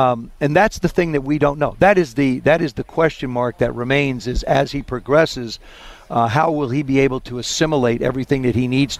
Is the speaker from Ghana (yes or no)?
no; South River, New Jersey, United States; I grew up in South River. I mean, we're literally 15, 20 minutes from one another growing up